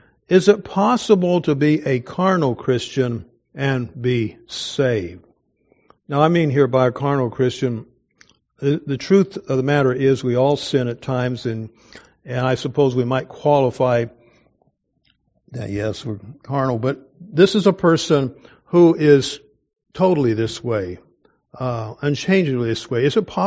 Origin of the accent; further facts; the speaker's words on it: Wichita, Kansas, United States; born there; now in Oregon, United States; it says I was born in Wichita, Kansas at the St. Francis Hospital.